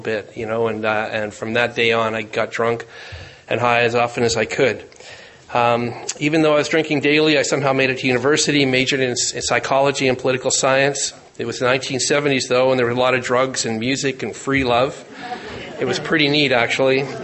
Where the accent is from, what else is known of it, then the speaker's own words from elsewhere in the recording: Surrey, British Columbia, Canada; I'm from Surrey, British Columbia, just outside of Vancouver.